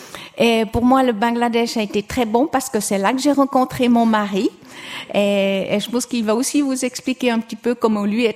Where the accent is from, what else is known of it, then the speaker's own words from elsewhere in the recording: Lausanne, Vaud, Switzerland; moi j'ai grandi à l'ouest de Lausanne. Je pense que vous pouvez reconnaître mon accent. Je ne peux pas nier que je suis de Lausanne.